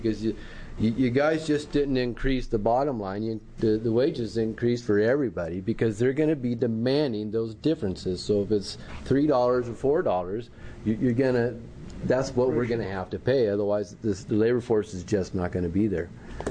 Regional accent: Tillamook, Oregon, United States; I'm a second-generation dairy farmer in Tillamook. I was raised in Tillamook, and I've been actively engaged in the business of dairy farming since my early childhood.

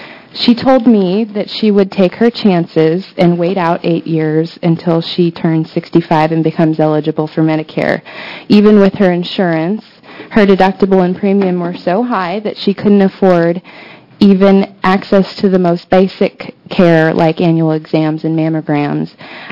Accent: La Grande, Oregon, United States; I am from LaGrand, Oregon.

